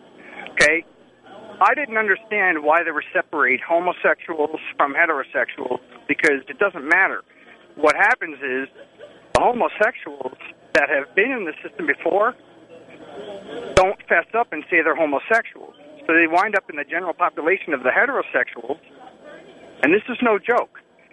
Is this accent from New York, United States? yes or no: yes; Long Island, New York, United States; I was born and raised in New York. I had some street smarts. I was born and raised in Long Island. Yeah, pretty tough communities, but not like New York City with the gangs.